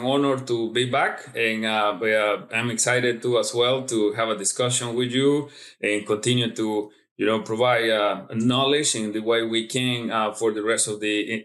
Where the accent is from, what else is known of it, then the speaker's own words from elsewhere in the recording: Guatemala; also born or lived in Honduras; now in United States; So born and raised in Guatemala, went to college in Honduras right after college.